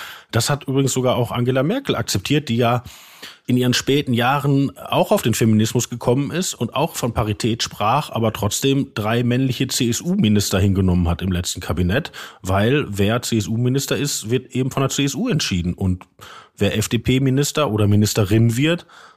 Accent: North Rhine-Westphalia, Germany; ich bin auch aus dem Ruhrgebiet.

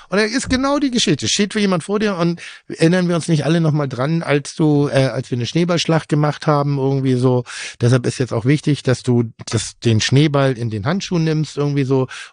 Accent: Northern Germany, Germany; Und halt Nordisch, ich bin Norddeutscher, mag das.

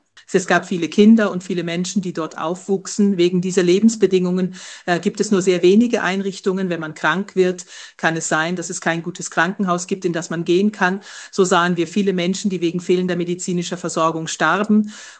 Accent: Nairobi, Kenya; Also ich bin in einem Viertel in Nairobi aufgewachsen, das Ghetto genannt wird.

